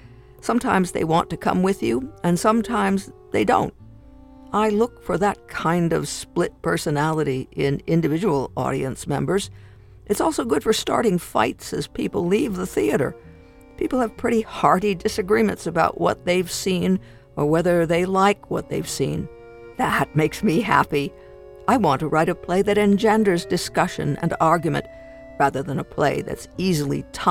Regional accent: Oklahoma, United States; I'm born and raised in Oklahoma, and I carry it with me wherever I go, but I'm careful not to identify the state in this play.

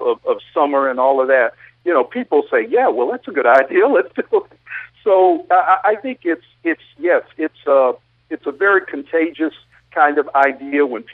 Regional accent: Texas, United States; now in Massachusetts; So I'm from Texas, and I've been in Massachusetts

